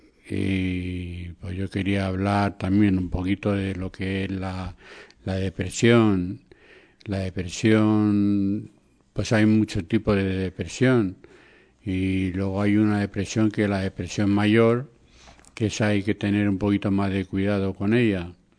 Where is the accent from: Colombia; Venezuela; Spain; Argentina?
Spain; Fuenlabrada, Community of Madrid; Yo soy de Fuenlabrada, pero quizás venga.